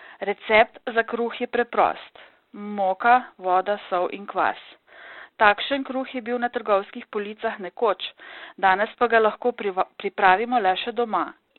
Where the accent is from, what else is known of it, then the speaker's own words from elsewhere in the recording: Krško, Lower Sava, Slovenia; Ker izhajam iz Krškega, dovolite, da v tem kontekstu uporabim rek